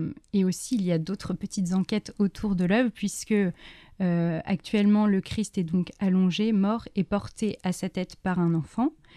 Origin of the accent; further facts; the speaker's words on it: Paris, Île-de-France, France; Et voilà, on est parisienne, on prépare le concours.